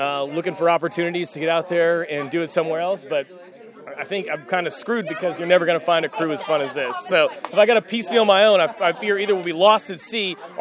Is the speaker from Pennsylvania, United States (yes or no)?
no; Houston, Texas, United States; I grew up in Houston. Everybody wants to be an astronaut when you live that close to NASA.